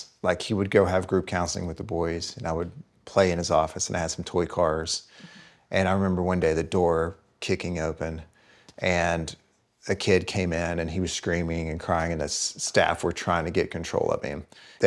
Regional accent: Kentucky, United States; the kids I grew up with in Eastern Kentucky

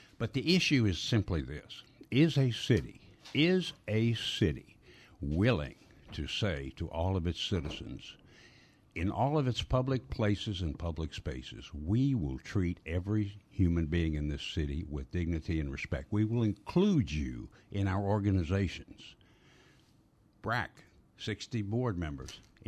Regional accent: Louisiana, United States; I grew up in Plaquemine Parish.

